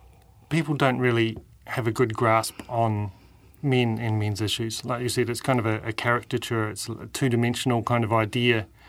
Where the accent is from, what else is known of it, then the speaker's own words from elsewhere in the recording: Christchurch, Canterbury, New Zealand; also born or lived in West Coast / Auckland; born and bred in Christchurch, lived here just about all my life, spent a little bit of time on the West Coast and a little bit of time in Auckland.